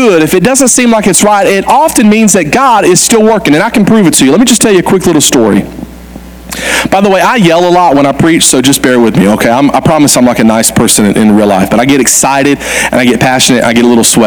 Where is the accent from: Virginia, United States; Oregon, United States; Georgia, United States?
Georgia, United States; I told you I grew up in South Georgia, and I grew up in South Georgia in the 90s, which naturally makes me a 90s country music fan.